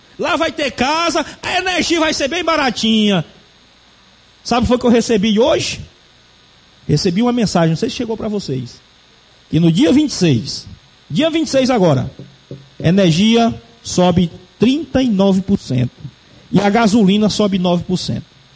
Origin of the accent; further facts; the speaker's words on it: Guadalupe, Piauí, Brazil; E nós, como piauiense e como guadalupense, com o potencial que a nossa Guadalupe tem agrícola